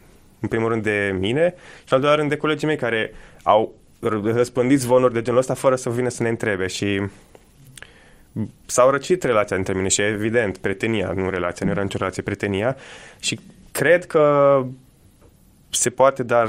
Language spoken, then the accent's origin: Romanian; Romania; moved away as an adult; now in Italy; veneam după 20 și ceva de ani de locuit în România